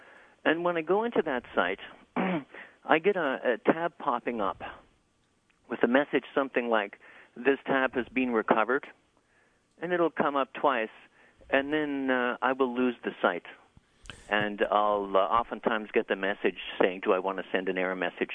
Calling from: Prince Edward County, Ontario, Canada; I'm calling from beautiful Prince Edward County, Ontario.

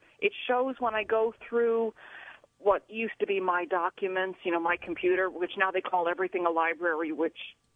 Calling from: Queensbury, New York, United States; Queensbury

